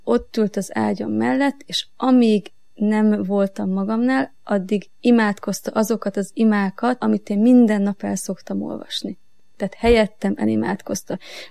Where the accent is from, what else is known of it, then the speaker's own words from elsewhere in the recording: Budapest, Hungary; 39 éves. Budapesten születtem, itt nőttem föl.